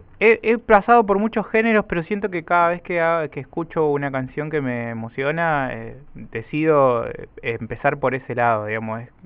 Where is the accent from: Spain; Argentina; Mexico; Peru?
Argentina; La Paz, Entre Ríos; born there; also born or lived in Paraná; now in Rosario, Argentina; Nací en La Paz, Entre Ríos. Viví mucho tiempo en Paraná después, me fui a estudiar ahí. Y ahora en Rosario hace 3 años ya.